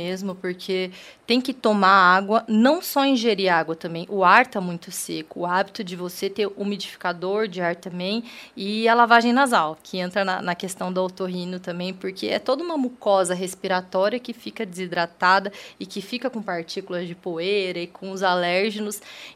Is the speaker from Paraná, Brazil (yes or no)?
yes; Londrina, Paraná, Brazil; estar na minha terra natal, né? Sempre que eu venho a Londrina